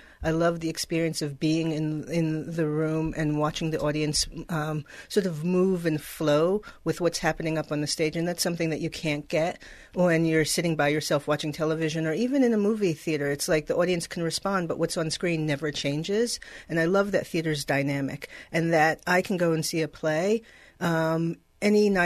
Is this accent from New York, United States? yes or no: yes; New York City, New York, United States; Well, I grew up in New York City